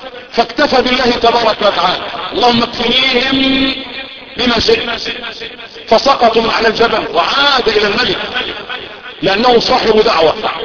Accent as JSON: {"language": "Arabic", "country": "Egypt", "said": "اللهم احفظ بلدنا مصر يا رب العالمين, اللهم احفظ بلدنا مصر وسائر بلاد المسلمين"}